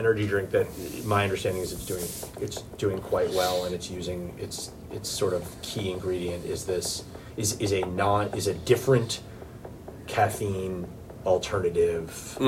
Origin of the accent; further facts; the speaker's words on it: New York, United States; I grew up in New York, but I graduated college in 2003, and so came back, you know, late 2003.